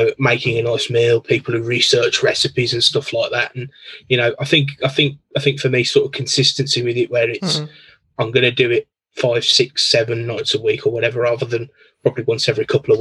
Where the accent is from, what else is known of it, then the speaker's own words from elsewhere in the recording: Birmingham, West Midlands, United Kingdom; I'm from Birmingham in the UK. So born here, grew up here, live here now still. Pretty simple. Pretty, you know, easy stuff. I've always kind of lived and worked in about 10 miles of where I was born.